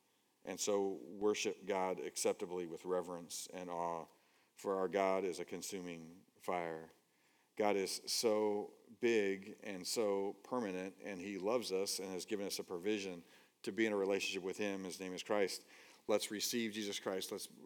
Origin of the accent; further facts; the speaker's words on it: Scotland, United Kingdom; and I come from Scotland and stuff